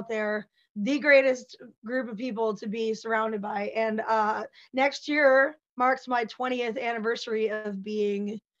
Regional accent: Sturgis, South Dakota, United States; I'm from Sturgis, South Dakota, so I came by that pretty naturally.

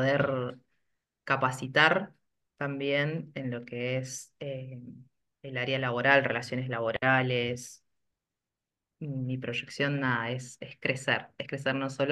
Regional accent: Neuquén, Argentina; Yo vivo en Neuquén, soy de Neuquén

